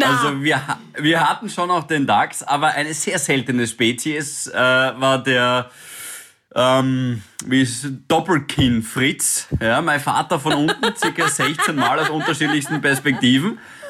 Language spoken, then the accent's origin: German; Styria, Austria; natürlich als Steirer mit Kernel und so weiter, ich weiß eh, dass es gut ist